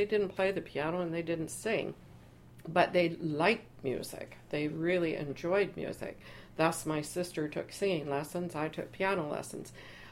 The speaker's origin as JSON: {"language": "English", "town": "Burnaby", "region": "British Columbia", "country": "Canada", "tie": "born or raised there", "said": "It was just a beautiful time growing up in Burnaby."}